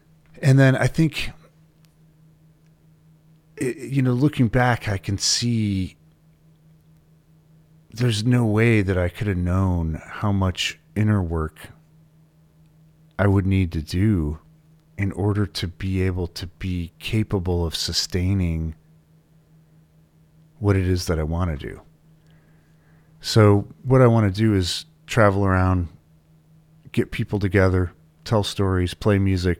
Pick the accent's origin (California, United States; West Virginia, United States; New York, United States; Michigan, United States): Michigan, United States; Flint; So as my alcoholic neighbor growing up in Flint, Michigan, Louis